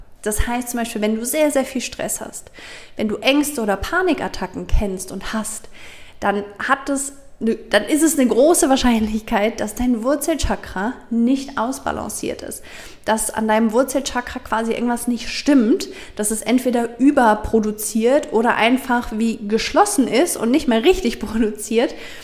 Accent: Germany; meine Generation, ich bin 35 Jahre alt, das heißt meine Großelterngeneration, ich komme jetzt auch noch aus Deutschland

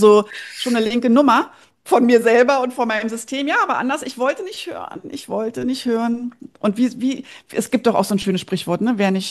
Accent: Berlin, Germany; born there; wir haben zu dem Zeitpunkt im Umland von Berlin, also wir sind Berliner gebürtig beide, mein Mann und ich, und haben dann im Umland gewohnt

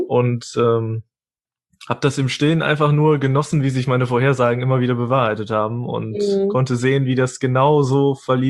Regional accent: Westerkappeln, North Rhine-Westphalia, Germany; also born or lived in Ibbenbüren; Ich bin in Immbüren geboren, 20 Minuten von hier. Und lebe seither dann hier in Westerkappeln

